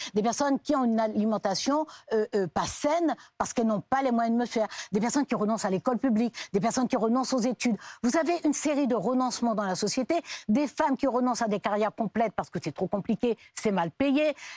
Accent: French Guiana; Je suis née, j'ai grandi en Guyane.

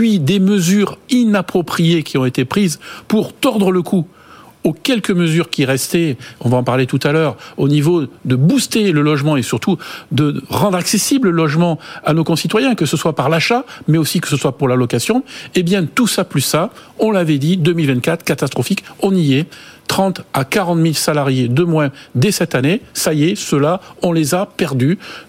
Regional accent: Nouvelle-Aquitaine, France; on est du Périgord tous les deux.

